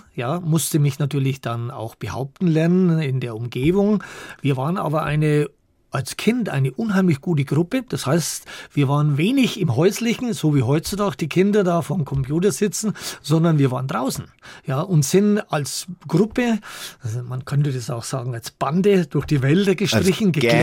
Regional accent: Altdorf bei Nürnberg, Bavaria, Germany; Ich komme aus Altdorf bei Nürnberg. Dort geboren, logischerweise, ja, in einer Sportlerfamilie.

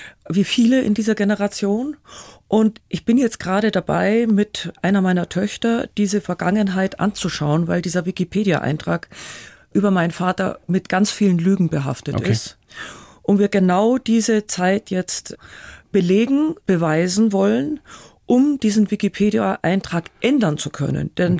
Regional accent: Munich, Bavaria, Germany; born there; In München, aber nur, weil das Krankenhaus hier war.

